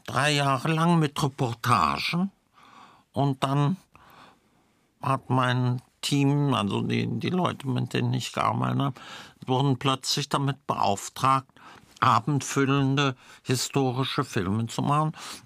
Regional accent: Frankfurt, Hesse, Germany; born there; Ich bin ja nur zufällig in Frankfurt geboren.

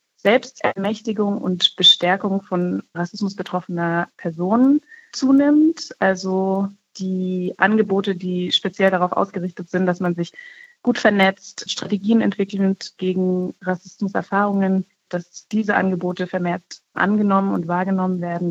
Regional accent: Bavaria, Germany; Zum Beispiel gerichtet an schwarze Deutsche, die aus Bayern kommen, so wie ich zum Beispiel.

